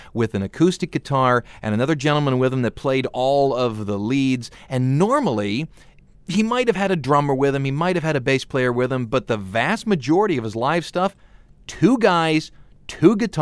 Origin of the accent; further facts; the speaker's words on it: Cleveland, Ohio, United States; Even growing up in Cleveland, I knew these guys.